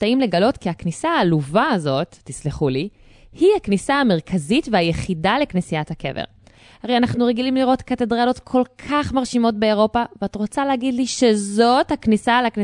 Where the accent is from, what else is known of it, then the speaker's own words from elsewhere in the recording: Jerusalem, Jerusalem District, Israel; אנחנו זוג ירושלמי שאוהב את העיר ומטייל בהמון.